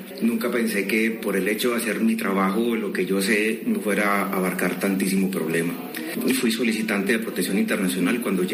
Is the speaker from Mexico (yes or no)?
no; Colombia; moved away as an adult; now in Spain; allá mismo en mi país, en Colombia, yo muchas veces sentí discriminación. Inclusive la sentí más de los 6 años en que llevo aquí viviendo en España.